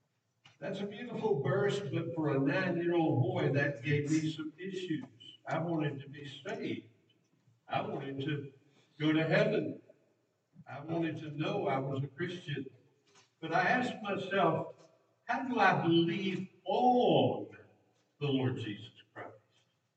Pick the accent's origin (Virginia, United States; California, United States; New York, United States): Virginia, United States; Petersburg; born there; also born or lived in Colonial Heights; I was born in Petersburg. We moved to Colonial Heights in 1961